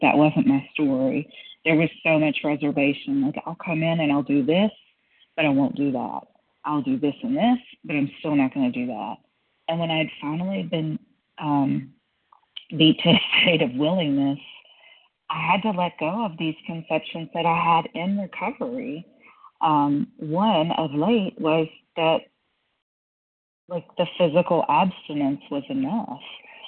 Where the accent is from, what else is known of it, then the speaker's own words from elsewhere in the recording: Kentucky, United States; I'm from Kentucky, but I'm calling in from Florida today.